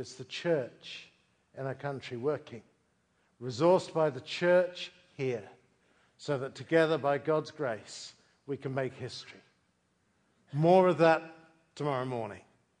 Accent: United Kingdom; But it's my language. And as a Brit, I want to make that point very clear.

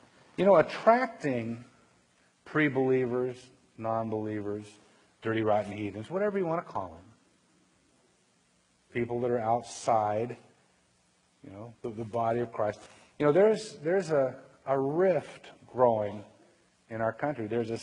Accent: California, United States; I'm a Californian. We don't do small.

